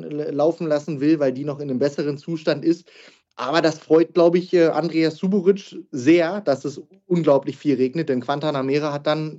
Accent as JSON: {"language": "German", "region": "Northern Germany", "country": "Germany", "said": "Ich komme aus Norddeutschland"}